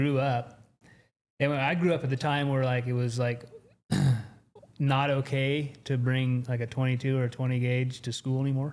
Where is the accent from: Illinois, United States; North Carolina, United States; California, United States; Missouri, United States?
California, United States; So I grew up southeast, yes, California, high desert.